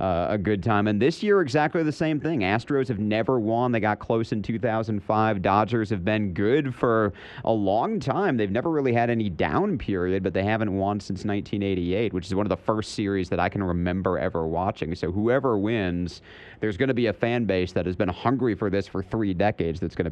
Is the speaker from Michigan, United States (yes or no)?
yes; Michigan, United States; I'm a Tigers fan. I grew up in Michigan